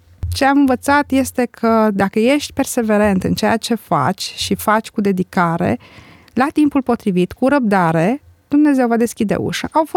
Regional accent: Pleșcuța, Arad County, Romania; moved away as an adult; also born or lived in Gura Hont; now in Timișoara, Romania; am născut în localitatea Gura Hon, județul Arad. Am trăit și am locuit și am crescut în Pleșcuța, județul Arad. Am venit la liceu la Arad, după care la facultate la Timișoara, unde am și rămas prin căsătorie și prin locul de muncă pe care îl am în prezent.

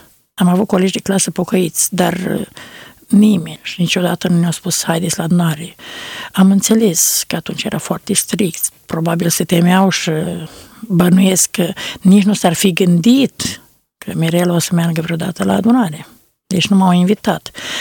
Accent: Putna, Suceava County, Romania; de la Putna, m-am născut pe data de 2 septembrie 1969, într-o familie de creștini ortodoxi.

